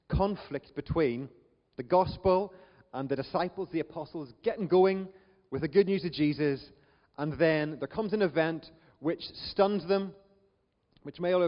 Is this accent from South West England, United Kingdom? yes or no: no; Northern Ireland, United Kingdom; accent: Northern Irish; my Northern Irish accent often flummoxes people